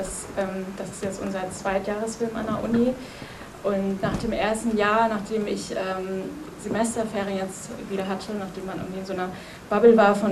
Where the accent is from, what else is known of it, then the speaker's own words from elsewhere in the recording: Rostock, Mecklenburg-Vorpommern, Germany; was ich vorher eigentlich nur, ich komme aus Rostock irgendwie gekannt habe